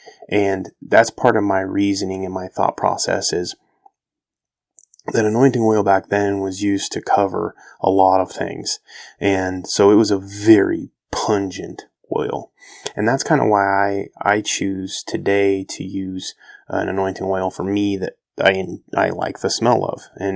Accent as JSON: {"language": "English", "country": "United States", "said": "even the way I'm pronouncing it isn't correct because I'm American and I can't speak that language."}